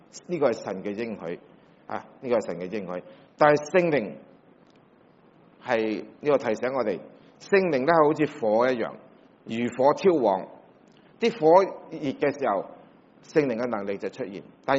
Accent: China; 我们中国人最喜欢吃啦

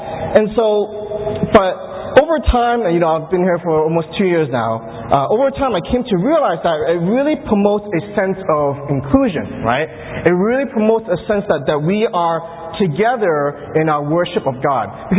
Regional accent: Quincy, Massachusetts, United States; I grew up in Quincy, and the part of Quincy I grew up in if you look at a map, it's actually a peninsula.

